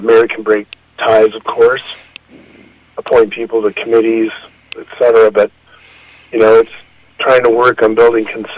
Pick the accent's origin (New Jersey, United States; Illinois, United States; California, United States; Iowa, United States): Iowa, United States; Estherville; also born or lived in Korea / Twin Cities; Yeah. I'm from Iowa. I grew up in Esterville, Iowa. I went to Iowa Lakes, Iowa State.